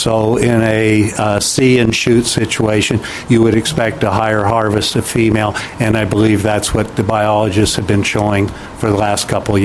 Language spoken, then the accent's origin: English; Sammamish, Washington, United States; from Sammamish, Washington.